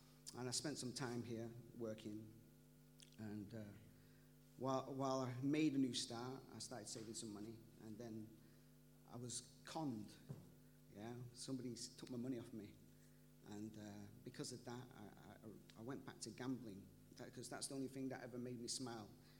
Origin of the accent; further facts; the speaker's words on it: Manchester, North West England, United Kingdom; when I grew up in Manchester, I was born in a hospital called Hope